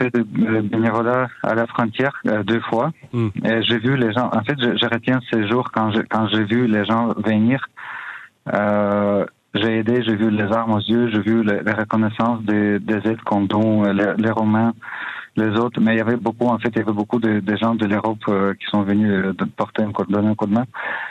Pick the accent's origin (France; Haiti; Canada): Canada; Je retiens que je suis fier canadien, je suis fier d'être protégé par le Canada, par le gouvernement.